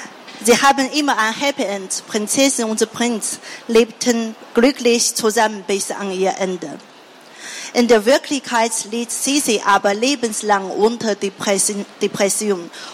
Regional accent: Hangzhou, Zhejiang, China; ich komme aus Hangzhou, China. Hangzhou liegt in der Nähe von Shanghai und hat über 9 Millionen Einwohner.

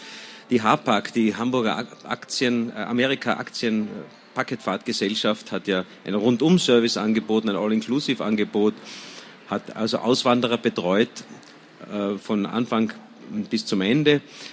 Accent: Austria; Wie man vielleicht hört, komme ich aus Österreich.

